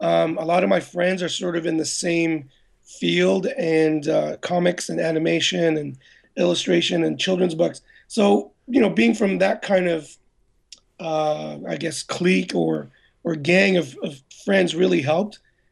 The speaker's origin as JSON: {"language": "English", "town": "Montreal", "region": "Quebec", "country": "Canada", "tie": "born or raised there", "lives_now": "Toronto, Canada", "said": "I grew up in Montreal and we learned French growing up, but because there's, you know, out here in the suburbs of Toronto, there isn't a lot of occasion for me to speak French or Tagalog, so it's kind of rusty."}